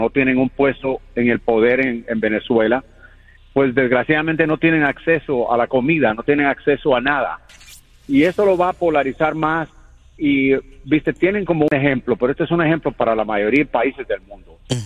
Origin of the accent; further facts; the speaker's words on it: Guatemala; born there; Mira, yo nací en Guatemala.